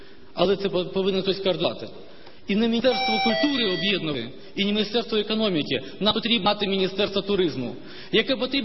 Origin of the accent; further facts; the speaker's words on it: Crimea, Ukraine; Так, ми втратили Крим, мій рідний Крим